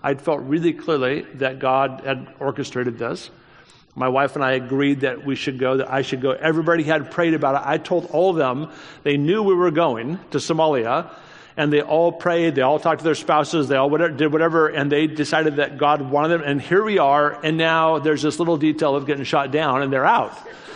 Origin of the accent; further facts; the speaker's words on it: United States; I'm so sorry. I'm an American.